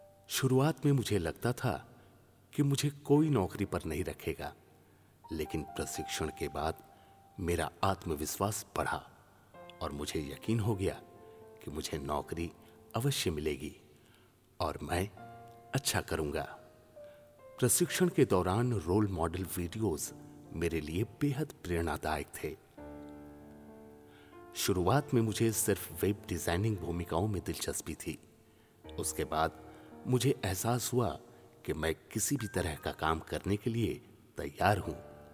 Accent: Sirsi, Karnataka, India; मैं कर्नाटक के सिरसी जिले का रहने वाला हूं, जहां मेरे माता पिता एक सुपारी के खेत में काम करते हैं।

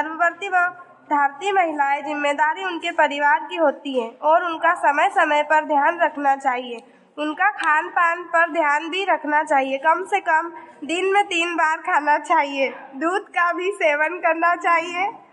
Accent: Pandhana, Madhya Pradesh, India; और मैं पंधाना से हूँ।

